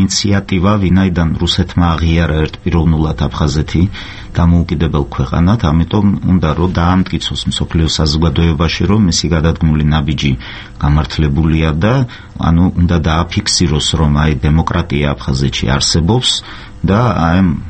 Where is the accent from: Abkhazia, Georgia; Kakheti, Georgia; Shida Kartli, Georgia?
Abkhazia, Georgia; Sokhumi; მე თვითონ სოხუმელი ვარ